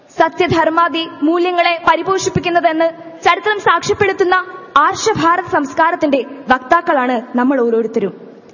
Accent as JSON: {"language": "English", "town": "Kumbala", "region": "Kerala", "country": "India", "said": "I'm coming from Kumbala in Kasaragod district."}